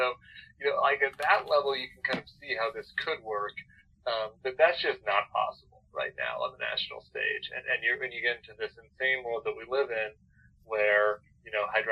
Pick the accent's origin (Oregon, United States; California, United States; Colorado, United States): Colorado, United States; thought about creative ways to open up Colorado, which is my home state.